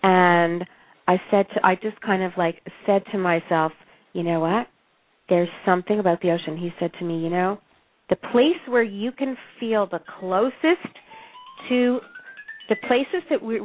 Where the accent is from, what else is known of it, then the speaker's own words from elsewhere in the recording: Montreal, Quebec, Canada; He's Canadian. I'm from Montreal.